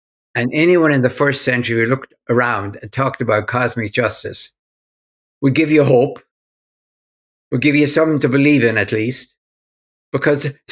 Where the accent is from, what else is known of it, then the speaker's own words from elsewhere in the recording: Ulster, Ireland; I grew up in Donegal